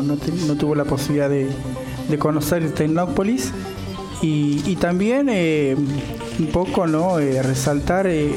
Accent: Olavarría, Buenos Aires Province, Argentina; Somos de la Ciudad Azul.

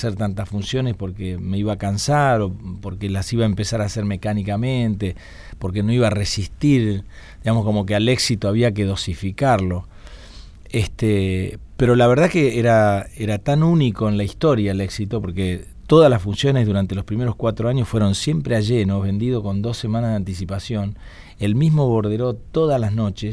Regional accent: Paraná, Entre Ríos, Argentina; moved away as an adult; Yo soy de Paraná, sí, en Entre Ríos viví. Nací y viví hasta los 19 que me fui.

